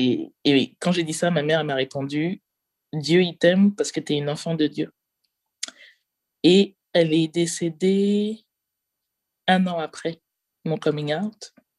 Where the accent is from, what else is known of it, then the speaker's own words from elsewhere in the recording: Martinique, France; je suis une femme lesbienne, noire, française, caribéenne, je suis martiniquaise, et je crois en Dieu comme toi.